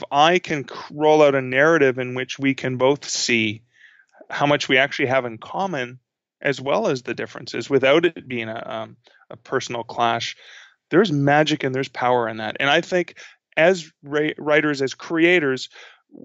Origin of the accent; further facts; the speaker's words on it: Canada; not .com, because I'm Canadian.